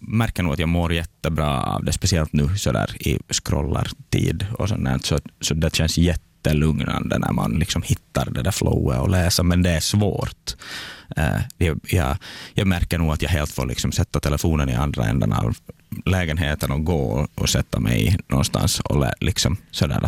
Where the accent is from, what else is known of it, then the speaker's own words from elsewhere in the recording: Kokkola, Central Ostrobothnia, Finland; moved away; Jag kommer ursprungligen från Österbotten, jag är från Kokkola. Sen flyttade jag hit kanske för, vad blir det, 15 år sedan och studerade ungdomsarbete på Novia.